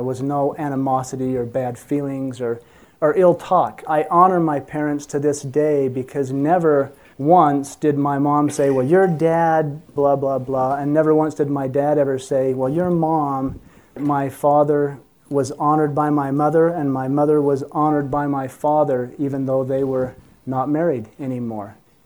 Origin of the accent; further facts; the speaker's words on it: Charleston, Utah, United States; I grew up here in Utah, grew up in a little town known as Charleston. It's right up by Midway on Deer Creek Reservoir.